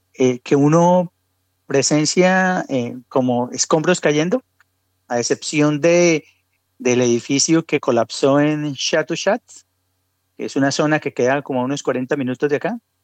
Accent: Bucaramanga, Santander, Colombia; Yo soy de Bucaramanga, mi familia todavía es de Bucaramanga y todavía viven mis hermanos y mi mamá todavía vive en Bucaramanga.

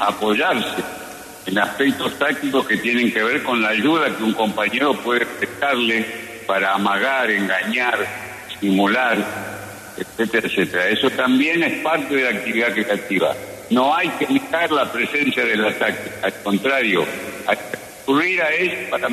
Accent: Uruguay; soy uruguayo descendiente de armenios, de verdad

